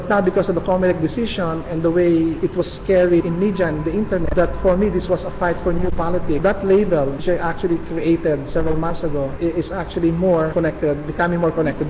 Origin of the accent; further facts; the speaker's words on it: Philippines; And as a Filipino loving this country, I could not allow that to happen without me stepping forward